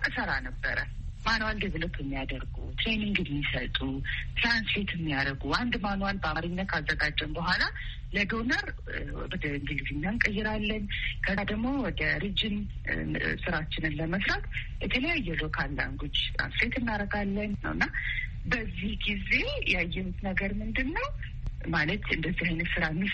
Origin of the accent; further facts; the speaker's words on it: Addis Ababa, Ethiopia; እኔ እንግዲህ ተወልጄ ያደግኩት አዲስ አበባ ነው።